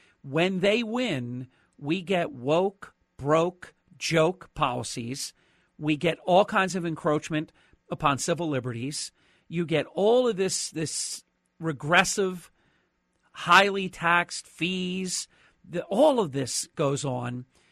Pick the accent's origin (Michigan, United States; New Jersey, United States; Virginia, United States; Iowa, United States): New Jersey, United States; enormously important in my home state of New Jersey